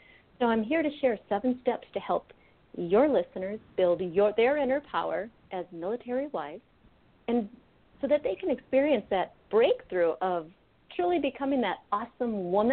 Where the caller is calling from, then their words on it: Minneapolis, Minnesota, United States; I am calling from beautiful Minneapolis, Minnesota.